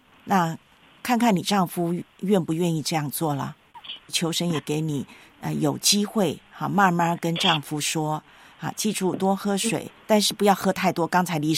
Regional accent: Taiwan; 在我的老家台湾呢，

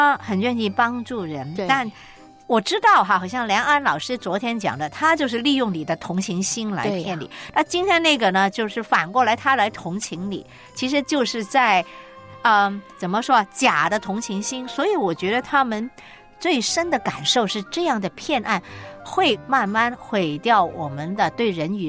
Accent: Guangdong, China; 所以这是我们广东人说是贼喊抓贼

